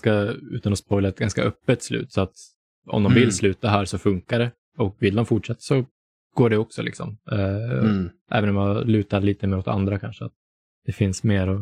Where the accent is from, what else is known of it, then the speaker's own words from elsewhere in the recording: Sweden; som svensk är det ganska, det skulle vara intressant att prata med en amerikan om hur de tolkar det här språket